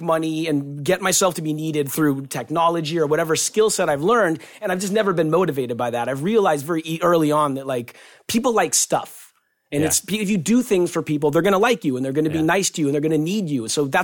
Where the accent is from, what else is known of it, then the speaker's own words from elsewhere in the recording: South Pasadena, California, United States; I grew up in South Pasadena over here.